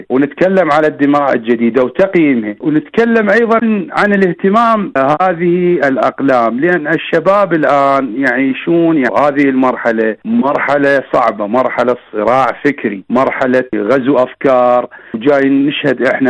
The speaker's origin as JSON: {"language": "Arabic", "country": "Iraq", "said": "عندنا في العراق"}